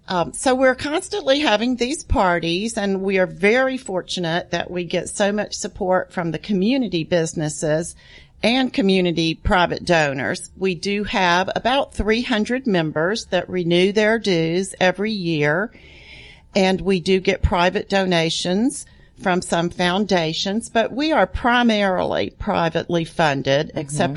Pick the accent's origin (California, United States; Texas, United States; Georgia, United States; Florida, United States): Georgia, United States; Atlanta; I was born here in Atlanta, grew up here, started in the Dunwoody area, then moved to Sandy Springs, and I've been in Vining's the last 10 years.